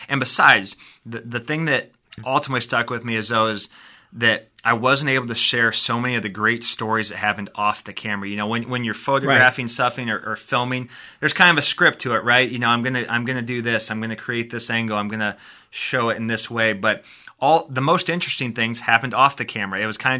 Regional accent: Kelowna, Illinois, United States; I grew up in Kelowna, Illinois, okay. So a small town.

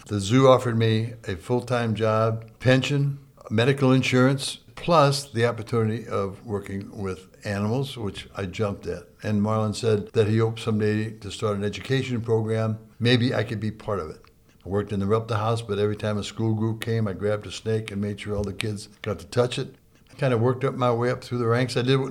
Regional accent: St. Louis, Missouri, United States; I grew up in South St. Louis. My parents were German immigrants, and they loved nature, and they went hiking in the woods a lot.

